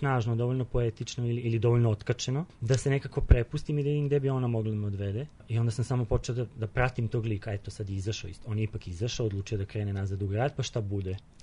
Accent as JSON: {"language": "Serbian", "town": "Zaječar", "region": "Zaječar District", "country": "Serbia", "tie": "born or raised there", "also_born_or_lived": "Belgrade", "said": "Pa, ja sam u Zaječaru probao dobar broj godina. Rođen sam u Beogradu, međutim, tamo smo otišli. Prve dve godine sam živeo ovde, onda od treće do sedme između dva grada, treće do osme i onda već od druge poline prvog razreda do kraja osnovne škole tamo."}